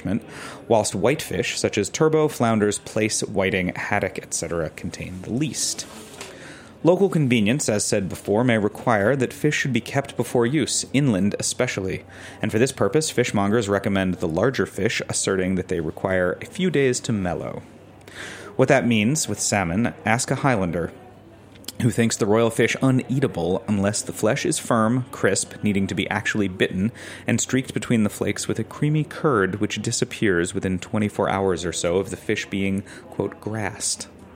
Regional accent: West Covina, California, United States; Growing up in West Covina, which those of you who know where West Covina is, it's not near the ocean at all.

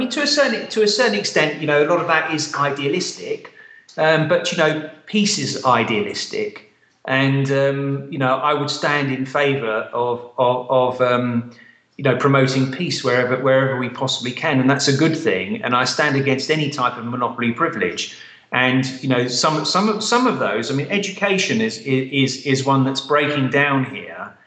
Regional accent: London, United Kingdom; where I was brought up in London.

